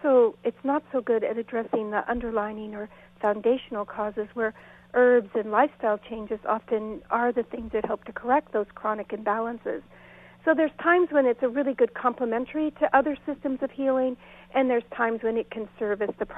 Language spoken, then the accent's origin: English; California, United States; You know, I grew up in Sonoma County, actually, is where I spent the first 30-something-odd years of my life.